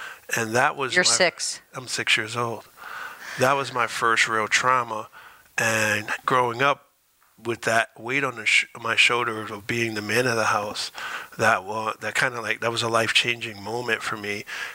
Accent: Stanford, United States; I grew up in Stanford. I grew up in a project called Friendship House

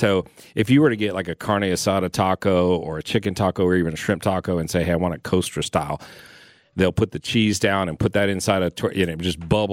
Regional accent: Texas, United States; now in Atlanta, United States; I grew up in Texas, and it was like, you could get breakfast tacos everywhere, every day of the week, you know.

